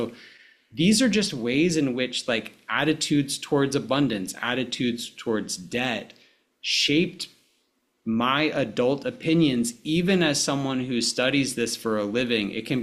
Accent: Alabama, United States; Yeah, so when I grew up in Alabama, and so growing up in Alabama, when I was born, my parents were both in their early 20s.

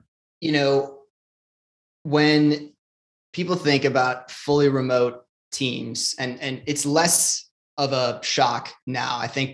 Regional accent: Midwest, United States; And I'm from the Midwest, and we all have a solid amount of self-deprecation, and no one from the Midwest really takes themselves that seriously.

